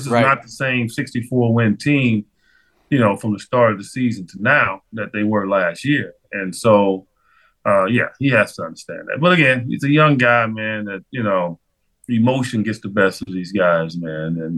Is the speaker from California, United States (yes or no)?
no; Chicago, Illinois, United States; All the way back growing up in Chicago.